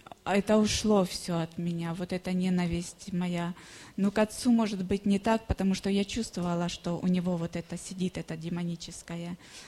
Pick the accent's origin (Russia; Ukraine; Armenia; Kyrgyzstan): Ukraine; я тоже с Украины, живу здесь, в Лескале.